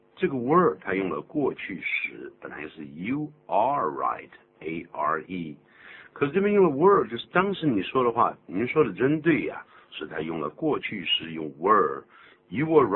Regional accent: Shandong, China; accent: Shandong; 那想到这么一个咱们山东话讲这句话，我不要了，俺不要了

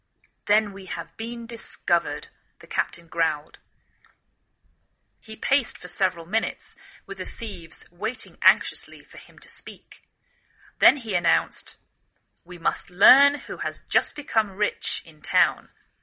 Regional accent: England, United Kingdom; now in United States

